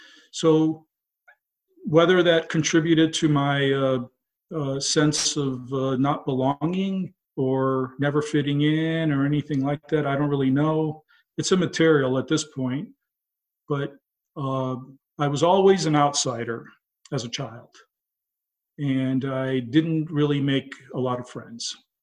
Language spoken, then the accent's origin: English; Iran; So as a seven-year-old and in my teenage years, I grew up in Iran.